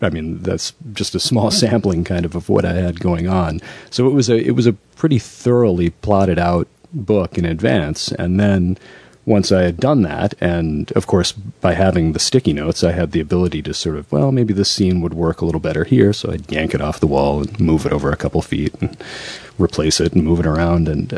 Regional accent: Michigan, United States; Well, originally I am from Michigan, and it's, in a way, the book is almost like a little love letter home.

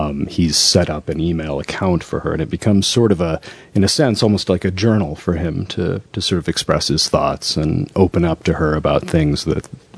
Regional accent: Michigan, United States; Well, originally I am from Michigan, and it's, in a way, the book is almost like a little love letter home.

